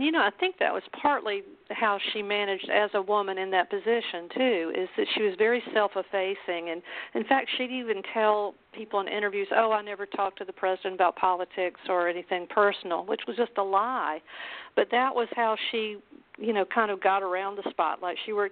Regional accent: Macon, Georgia, United States; also born or lived in Atlanta; I'm a Georgian by birth. I grew up in Macon in Atlanta, and my grandfather was a Yellow Dog Democrat, and we all Southerners know what that is, right?

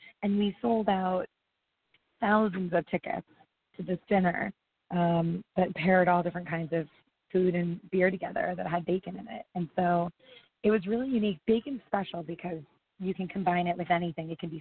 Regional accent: New Jersey, United States; also born or lived in Wisconsin / Chicago, Illinois; So I I'm from New Jersey originally, and ended up going out to Wisconsin undergrad and landed a job at the Oprah Winfrey Show in Chicago.

